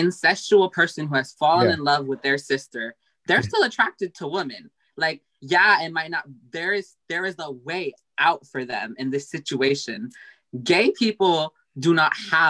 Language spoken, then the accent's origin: English; United States; born there; I'm from Pakistan. Okay. I'm Pakistani. I was born in the US.